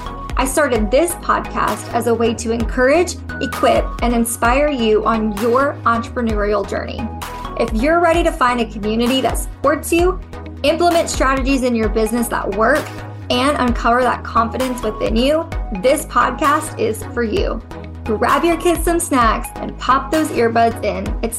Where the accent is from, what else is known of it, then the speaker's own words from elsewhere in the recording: Fort Worth, Texas, United States; So I grew up in Fort Worth, Texas. Not many people know that. And theater is really, really big there.